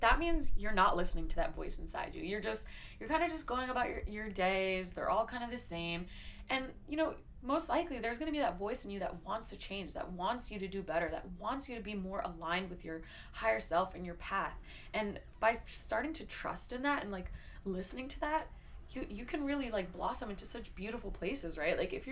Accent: New York, United States; I'm from New York, from Queens.

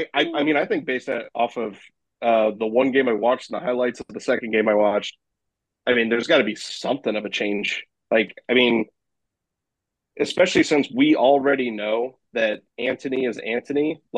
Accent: American South, United States; That was me growing up in the American South for 31 of my 32 years.

